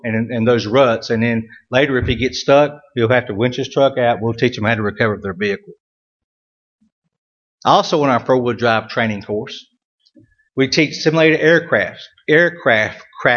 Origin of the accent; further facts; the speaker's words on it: United States; I'd say it real slow. I'm from Wayne County. It gets jumbled up.